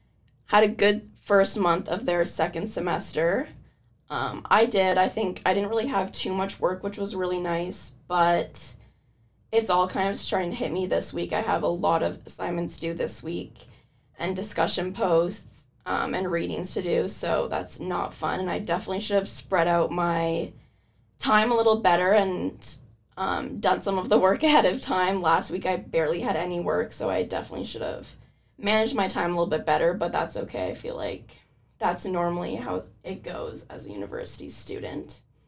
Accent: Ottawa, Ontario, Canada; I am from Ottawa, so I do have to take a 6-hour train ride back home

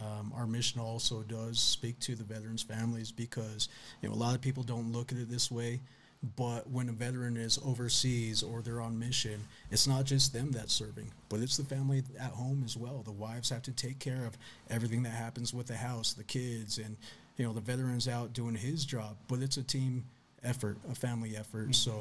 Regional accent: Monte Vista, Colorado, United States; I moved back to the Valley. I'm originally from Monte Vista and been living out for years. Finally moved back

